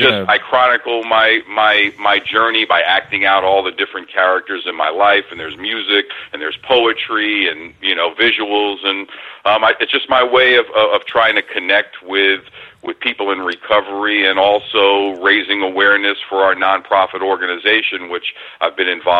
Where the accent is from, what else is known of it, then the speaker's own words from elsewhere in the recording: New York City, New York, United States; moved away; also born or lived in Hollywood, California; Well, born and raised in New York City. Parents split, divorced, broke up. My father brought me out to Hollywood, California with a promise of an exciting, prosperous life.